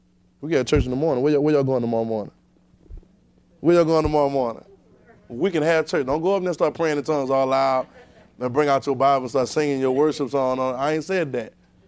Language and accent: English; Baton Rouge, Louisiana, United States; born there; Because we wasn't born in Israel. I was born in Baton Rouge.